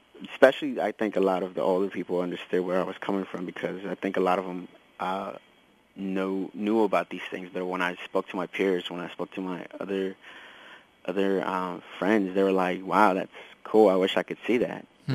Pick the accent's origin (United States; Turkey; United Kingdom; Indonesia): United States; Los Angeles, California; Well, growing up in L.A. was always a weird, it's a weird clash of just cultures and actualities of life, of living in the city